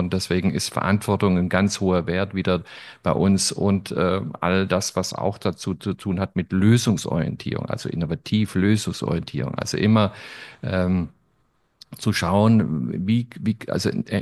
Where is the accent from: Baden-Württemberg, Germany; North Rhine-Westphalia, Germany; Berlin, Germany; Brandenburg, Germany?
Baden-Württemberg, Germany; ich bin ja als Schwabe groß geworden und als Schwabe weiß man, wenn man schaffen kann, dann kann man alles schaffen